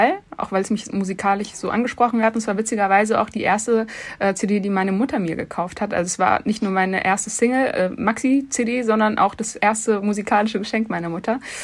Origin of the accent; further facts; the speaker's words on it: Frankfurt, Hesse, Germany; meine Heimatstadt, Frankfurt. Ganz, ganz viel Liebe für diese Stadt, natürlich dort aufgewachsen, geboren.